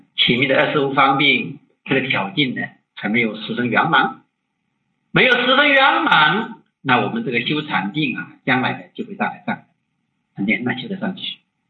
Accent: China; 我们中国人特别喜欢讲这个相生相克，特别喜欢讲阴阳

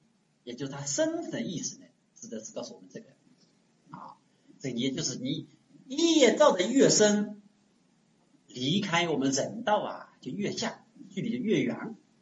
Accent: Wenzhou, Zhejiang, China; 我们温州人并不是很喜欢吃辣的

